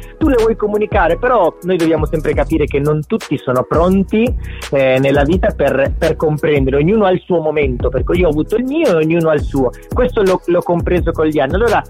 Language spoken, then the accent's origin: Italian; Uruguay; arrivo da un paese dove la cultura è proprio pollo e carne. Si può dire che io sono uruguaiano